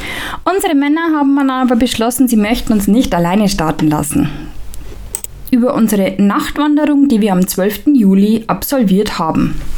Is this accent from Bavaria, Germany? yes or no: yes; Sulzbach-Rosenberg, Bavaria, Germany; Man startet in Sulzbach-Rosenberg in meiner Heimatstadt